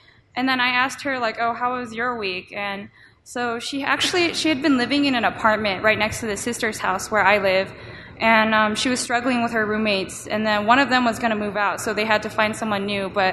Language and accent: English; California, United States; And we're from NorCal, so we were going to go home, too.